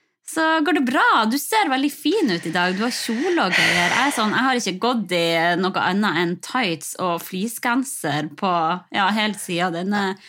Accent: Harstad, Troms, Norway; now in Oslo, Norway; Jeg jo, nordlending her jo helt sjokkert over været vi har her I sør. Altså, jeg var jo hjemme I Harstad I påsken

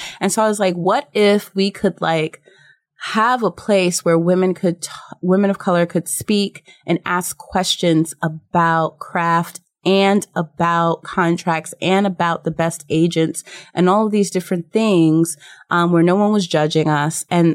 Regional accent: New York City, New York, United States; born there; I was born in New York City, like we talked about.

